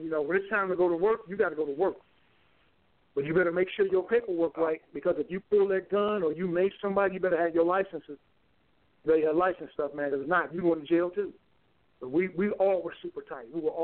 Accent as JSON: {"language": "English", "town": "Detroit", "region": "Michigan", "country": "United States", "said": "I'm from Detroit, man. I'm going home in one piece, man."}